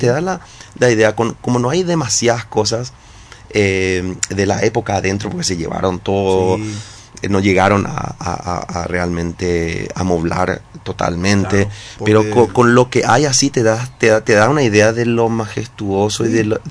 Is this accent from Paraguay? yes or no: yes; Paraguay; now in Dublin, Ireland; Y tenemos también, como paraguayos, nosotros sentimos así un compromiso.